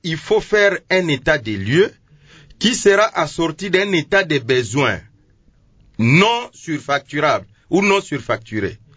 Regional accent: Matete, Kinshasa, DR Congo; je suis de Matete. Je crois que c'est les quartiers Tomba, Maindombe, Kinzazi et Lokoro.

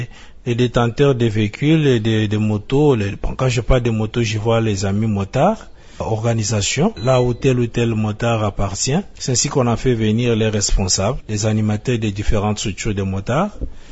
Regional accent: Kasaï-Central, DR Congo; Nous avons les problèmes de la culture fiscale chez nous au Kasaï central.

